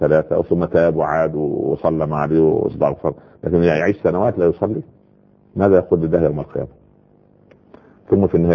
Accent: Upper Egypt, Egypt; حتى عندنا في الصعيد اسمه سخل برضه

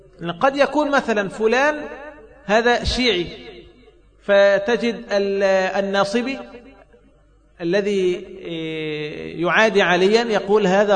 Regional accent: Alexandria, Alexandria Governorate, Egypt; أنا من اسكندرية أكون عارف في الغالب

